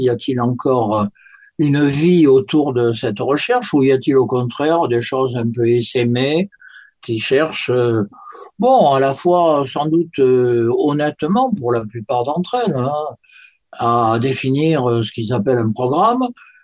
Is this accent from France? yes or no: yes; Marseille, Provence-Alpes-Côte d'Azur, France; je suis Marseillais. Ça, c'est pour moi fondamental. Et que donc, en tant que provençal